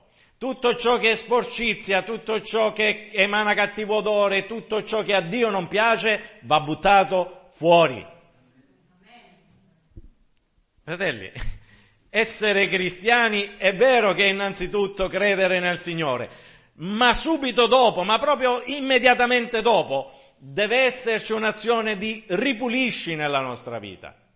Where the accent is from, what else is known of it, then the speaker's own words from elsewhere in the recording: Sicily, Italy; sono siciliano